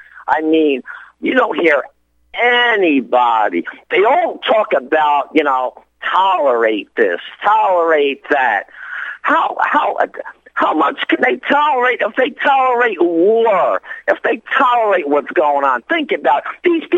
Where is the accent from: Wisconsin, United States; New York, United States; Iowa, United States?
New York, United States; No. I grew up right outside of Manhattan.